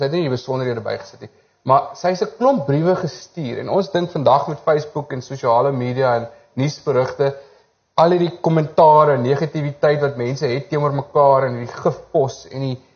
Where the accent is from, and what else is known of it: Cradock, Eastern Cape, South Africa; born or raised there